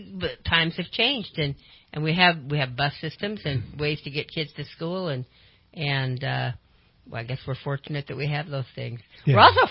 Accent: Twin Falls, Idaho, United States; born there; I was born in Twin Falls, Idaho, and it was a mile and a half from where I lived to where the school, the Catholic school that I went

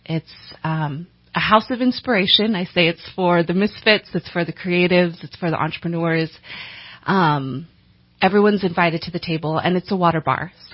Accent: California, United States; I hail from Southern California.

